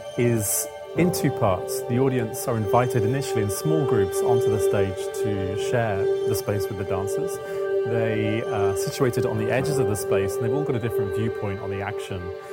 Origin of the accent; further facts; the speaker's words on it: Brighton, South East England, United Kingdom; being invited to be an associate at the Dome means for the first time I've really got a connection to my hometown. So I've performed in Brighton over the years and I've presented my company there, but this really kind of gives us a kind of home base